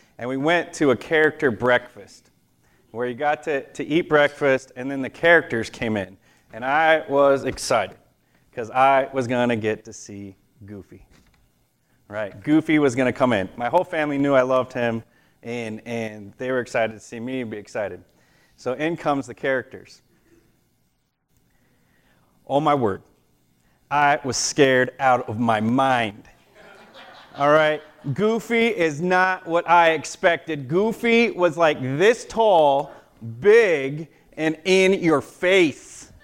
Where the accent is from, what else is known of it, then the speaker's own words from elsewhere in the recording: Orlando, Florida, United States; When I was his age, I had a favorite character, and I grew up in Orlando and had family that worked for Disney